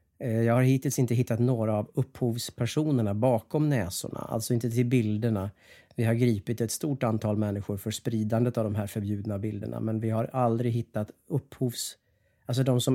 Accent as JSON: {"language": "Swedish", "town": "Skinnskatteberg", "region": "Västmanland County", "country": "Sweden", "said": "Jag är från Skinnskatteberg, skrek jag."}